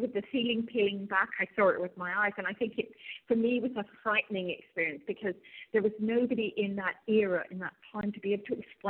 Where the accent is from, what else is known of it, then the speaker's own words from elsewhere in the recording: United Kingdom; now in Canada; Originally, I'm from the UK, United Kingdom. I currently resident of Canada. Although while I'm speaking to you at this moment, I'm actually in Mexico.